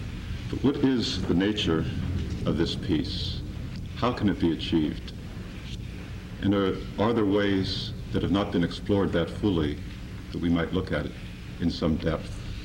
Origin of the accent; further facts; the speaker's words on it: United States; Let me introduce myself. … from the United States.